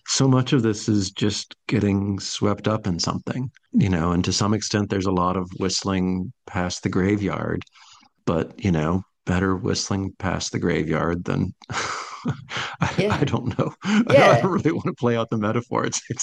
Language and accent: English; United States; And as an American who, like most Americans, doesn't really know that much about other cultures, that sounds plausible to me